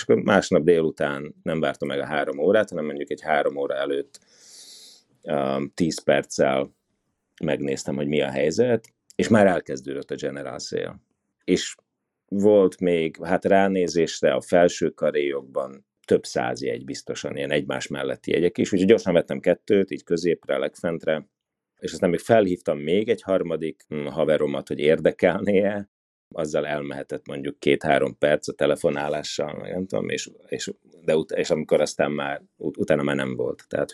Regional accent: Southern Slovakia, Slovakia; én felvidéki vagyok

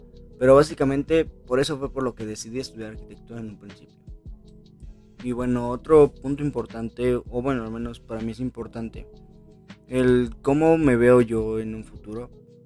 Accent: Mexico City, Mexico; now in Aguascalientes, Mexico; Yo soy de la Ciudad de México, radico actualmente en Aguascalientes.

